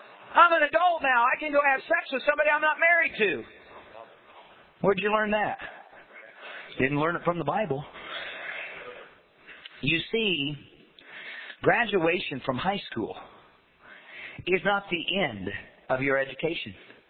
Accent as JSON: {"language": "English", "town": "Winchester", "region": "Indiana", "country": "United States", "tie": "born or raised there", "lives_now": "West Virginia, United States", "said": "I grew up in Winchester, Indiana. About 9 miles away from my hometown was the border for Ohio, a city called Union City, Ohio."}